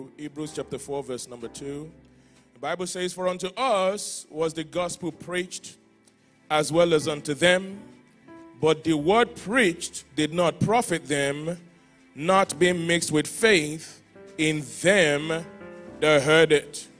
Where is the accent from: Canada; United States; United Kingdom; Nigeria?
Nigeria; I can't say it like an American because I'm a Nigerian